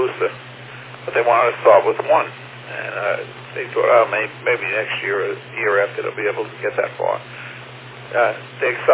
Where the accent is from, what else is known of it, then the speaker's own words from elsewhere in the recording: Brooklyn, New York, United States; I grew up in Brooklyn.